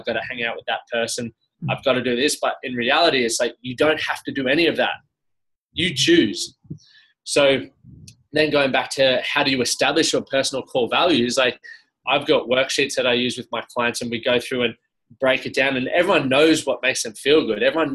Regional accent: Australia; So as an Australian male, you know, most of us are trying to provide for a family, work hard, you know, we're Aussie battlers

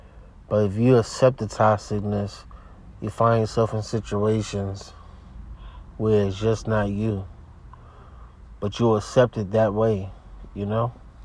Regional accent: New York, United States; When I go to the city back home, I'm from New York.

